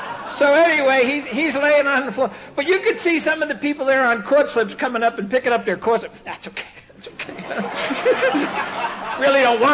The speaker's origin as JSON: {"language": "English", "region": "California", "country": "United States", "said": "you could tell we're from California, because she says … you want a kumquat?"}